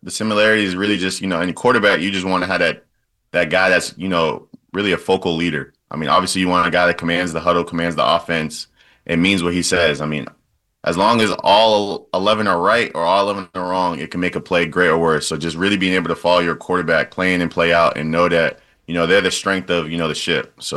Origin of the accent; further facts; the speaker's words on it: Boston, Massachusetts, United States; growing up in Boston, you definitely watched a lot of the Patriots.